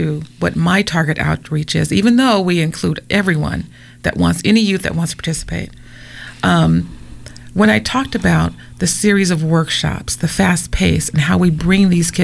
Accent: Pacific Northwest, United States; You know, I'm coming from the Pacific Northwest.

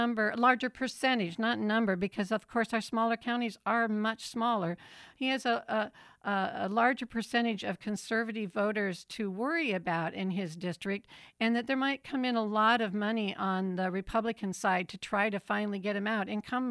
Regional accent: Oregon, United States; And I grew up in Eastern Oregon, and I feel that that it's interesting that Eastern Oregon votes for him over and over again

